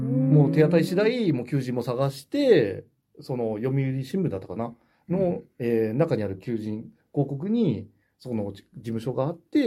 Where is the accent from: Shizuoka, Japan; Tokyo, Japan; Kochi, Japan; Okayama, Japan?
Tokyo, Japan; Shin-Koiwa; 出身は東京です。